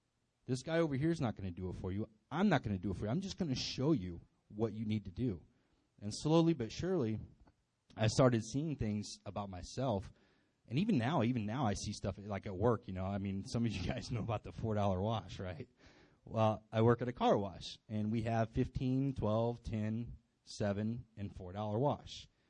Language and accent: English; California, United States; that's how he talks to me because I'm from California, dude, okay?